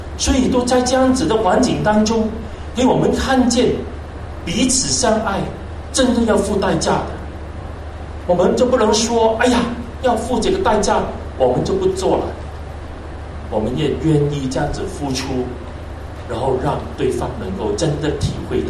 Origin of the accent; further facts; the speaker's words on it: Hong Kong; 我们香港人说一句话，要做一个活尸，就是让人能够活睦的人，非常的不容易啊。